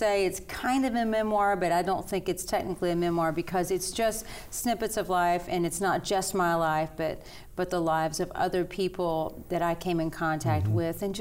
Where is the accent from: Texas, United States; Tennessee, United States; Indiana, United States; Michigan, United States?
Tennessee, United States; And you know, I'm from East Tennessee, so there's a lot of like colorful stories